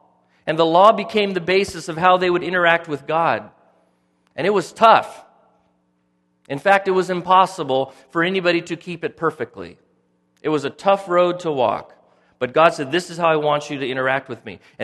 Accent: United States; I have freedom as an American, don't I?

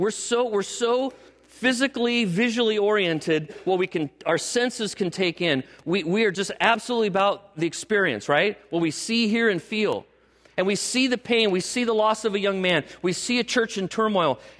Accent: California, United States; Are there California Christians? I mean, do people love God in California? You know, I go, yeah, Southern California, no less. Navy brat.

